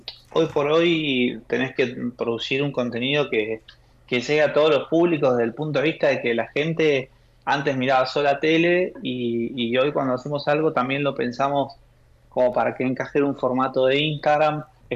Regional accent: Mendoza, Argentina; soy mendocino y estoy acostumbrado a ver la montaña

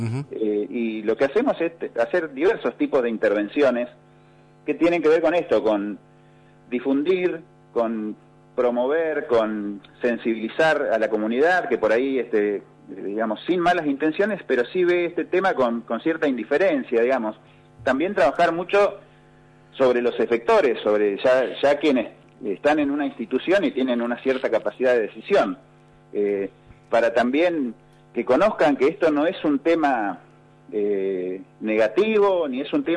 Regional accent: Río Negro, Argentina; sabemos todos que somos de Río Negro

